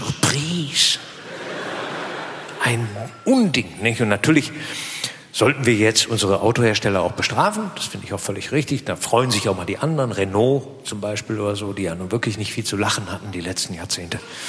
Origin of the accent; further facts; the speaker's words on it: Germany; Ich bin am Rhein aufgewachsen im Westen